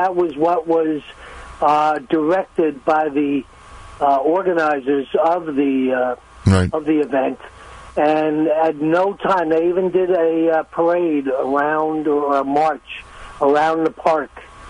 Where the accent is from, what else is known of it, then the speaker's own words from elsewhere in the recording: Hoboken, New Jersey, United States; You know I'm from New York